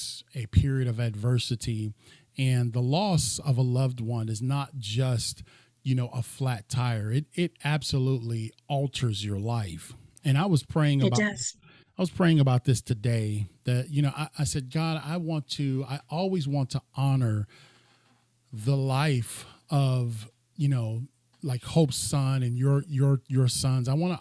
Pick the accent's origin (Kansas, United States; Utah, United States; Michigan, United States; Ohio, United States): Ohio, United States; She's in my home state, Ohio.